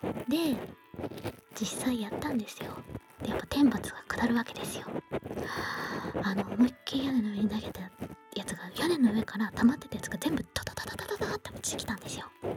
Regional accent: Aomori, Japan; accent: Aomori dialect; 母殿の実家に住んでた時、青森だったんですけども、まあそこそこ住んでたかな。言葉を形成する時期に住んでたので、私ね、訛り結構あるんですよ。お気づきだと思うんですけど、結構訛ってるんですよね。そう、そんな感じで雪国暮らしだったんですけども

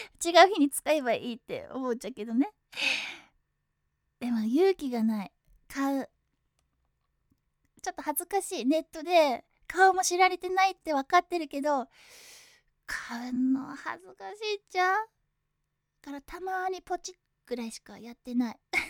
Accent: Kyushu, Japan; ちょっと私の地元、ちょっと先に言っちゃうんですけど、九州の方言を入れてもいいよっていう企画なんですよ。

